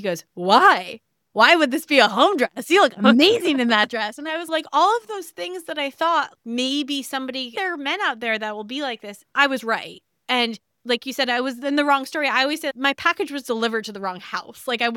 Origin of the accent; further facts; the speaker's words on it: New York, United States; I grew up on Long Island. I went to NYU. I moved back to Long Island to my mom's house. I moved to Queens.